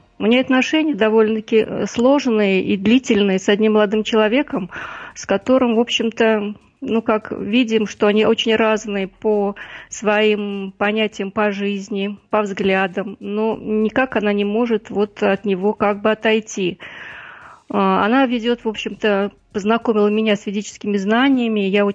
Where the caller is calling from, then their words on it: Tolyatti, Samara Oblast, Russia; я из Тольятти.